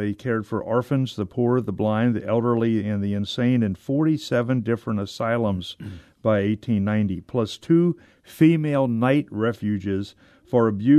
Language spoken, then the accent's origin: English; Covington, Kentucky, United States; And I grew up in the German river city of Covington, Kentucky, across from Cincinnati.